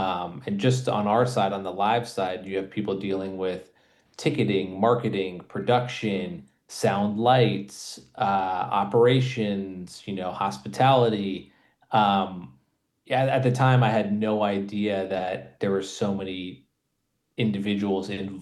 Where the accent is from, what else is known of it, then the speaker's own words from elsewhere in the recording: California, United States; I grew up in the Bay Area, and in high, you know, middle school, high school, just loved going to concerts.